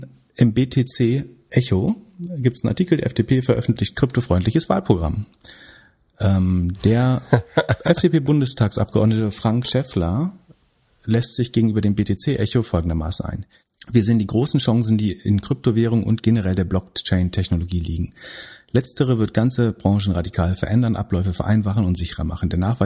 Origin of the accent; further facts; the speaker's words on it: Greifswald, Mecklenburg-Vorpommern, Germany; aus meiner Heimatstadt Greifswald